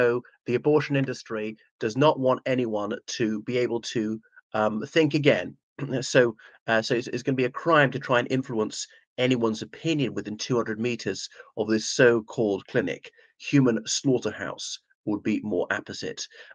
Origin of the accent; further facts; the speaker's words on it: Ireland; from Ireland.